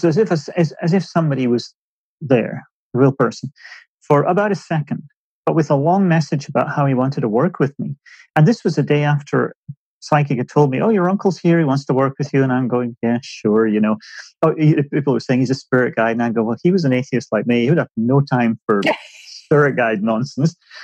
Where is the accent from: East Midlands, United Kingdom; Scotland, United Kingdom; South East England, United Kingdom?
Scotland, United Kingdom; Aberdeen; moved away as an adult; also born or lived in Edinburgh / London; now in United States; Well, I grew up in Aberdeen, which is beautiful. On the northeast coast of Scotland. I moved away from there when I went to college in Edinburgh, went to art school, and finally to the States via London. Actually, I spent 15 years in London